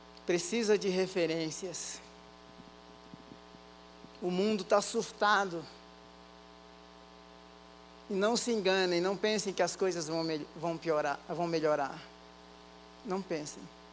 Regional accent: Baía Formosa, Rio Grande do Norte, Brazil; Lá na minha cidade, Bahia Formosa.

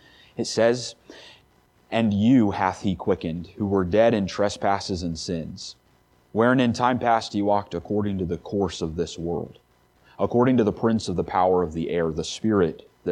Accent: Crookston, Minnesota, United States; I am from Crookston, Minnesota.

